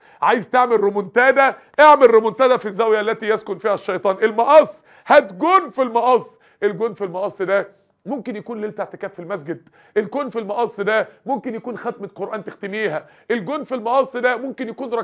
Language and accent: Arabic; Egypt; لما رحنا اوغندا وشفنا منابع النيل متدفقه وهادره، بعد كده النيل عندنا في مصر هادي وماشي هادي ليه؟